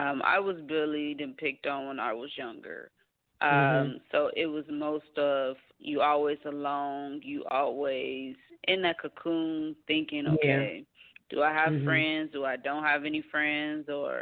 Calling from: Atlanta, Georgia, United States; Thank you for having me. Atlanta, Georgia.

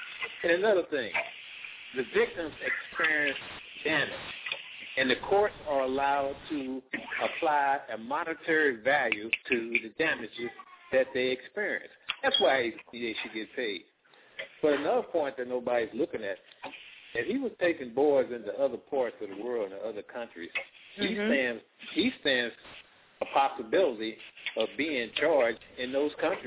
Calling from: Midwest, United States; calling from the Midwest.

